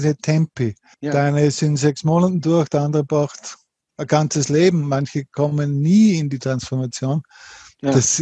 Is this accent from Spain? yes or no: no; Linz, Upper Austria, Austria; ich komme aus Linz, in Oberösterreich